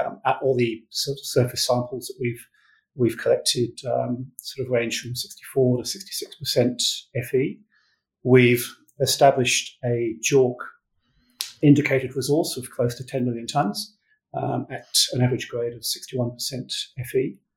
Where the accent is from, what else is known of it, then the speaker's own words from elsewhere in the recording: England, United Kingdom; moved away as an adult; also born or lived in New Zealand; now in Perth, Australia; I'm from England.